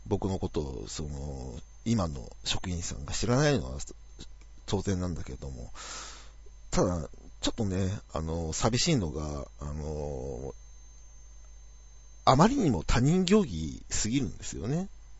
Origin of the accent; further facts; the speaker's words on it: Oiso, Kanagawa, Japan; also born or lived in Yokosuka; 大磯っていう土地が、やっぱり、僕にとってやっぱふるさとなのよ。横須賀は生まれた場所なんだけど、